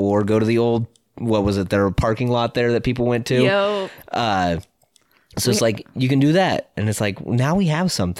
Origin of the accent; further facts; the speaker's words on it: Crescent, United States; growing up in Crescent was always a thing where it's like, well, the only thing to do is go to Walmart.